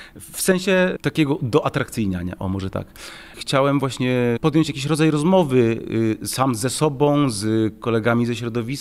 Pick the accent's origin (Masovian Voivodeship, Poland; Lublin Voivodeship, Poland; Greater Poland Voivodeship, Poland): Lublin Voivodeship, Poland; Lublin; Mimo że jestem z Lublina, to też trafiłem przypadkiem z powrotem do Lublina